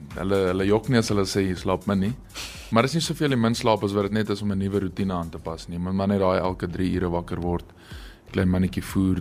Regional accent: Alberton, Gauteng, South Africa; Lowe Alberton. Ja, die suide kant van Alberton. Ja, nee, ek is in Alberton gebore. Daar skool gegaan, groot geword. Ja, bly nog steeds daar.

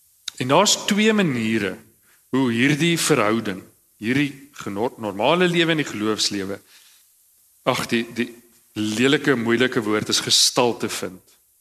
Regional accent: Cradock, Eastern Cape, South Africa; Sy kom uit 'n mans in Touty uit, ek kom uit Kraddock uit.

